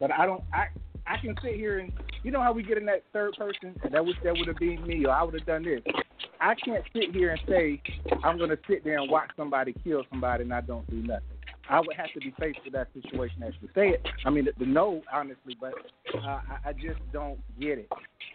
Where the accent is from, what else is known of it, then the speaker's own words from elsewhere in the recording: Miami, Florida, United States; I grew up in Miami, Florida. I grew up and saw riots because of the same thing, probably to about from being a kid to about 13